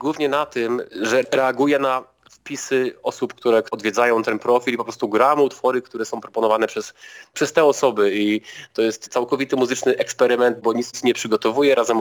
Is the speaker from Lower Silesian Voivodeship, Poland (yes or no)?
yes; Jelenia Góra, Lower Silesian Voivodeship, Poland; born there; moved away; bo ja jestem na Śląsku Górnym, tak, od 20 lat, ale urodziłem się w Jeleniej Górze na Dolnym Śląsku.